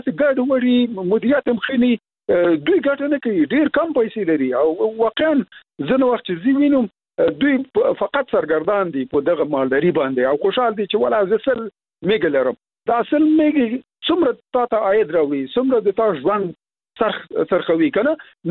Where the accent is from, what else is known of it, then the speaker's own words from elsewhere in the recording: Logar, Afghanistan; زه خپله د لوګر یم